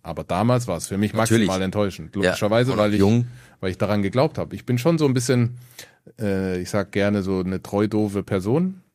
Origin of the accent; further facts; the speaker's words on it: Hamburg, Germany; ich bin in Hamburg fußballerisch groß geworden.